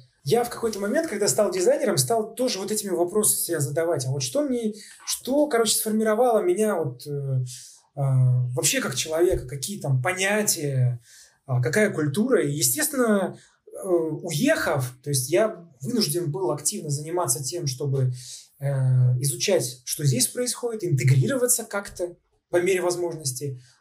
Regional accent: Kyiv, Ukraine; moved away; Тогда я смотрел из Киева на запад, но, опять же, глазами киевлянина

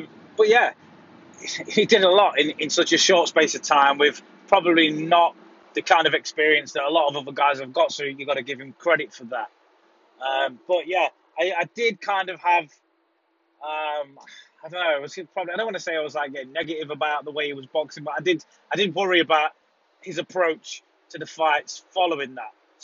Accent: United Kingdom; So we should look at that as, you know, and be proud of that as British people.

